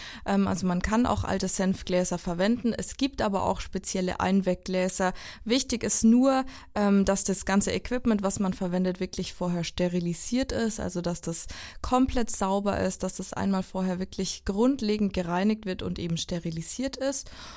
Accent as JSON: {"language": "German", "region": "Bavaria", "country": "Germany", "said": "was auch viel bei uns in Franken angebaut wird, sind Beeren"}